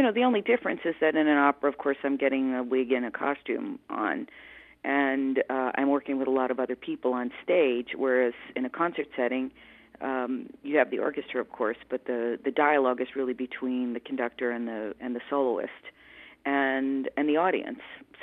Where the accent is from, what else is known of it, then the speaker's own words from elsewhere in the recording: United States; because I'm American, so you want to be recognized in your home.